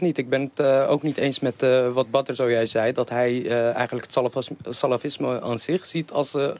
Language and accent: Dutch; The Hague, South Holland, Netherlands; ik kom zelf uit Den Haag